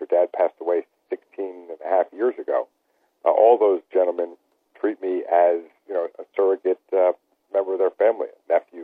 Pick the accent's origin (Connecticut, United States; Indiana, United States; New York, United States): New York, United States; Those are all our dad's friends, and we grew up in New York, so his friends included Mickey Mantle and Frank Gifford, but also Nicklaus and Palmer and all those guys.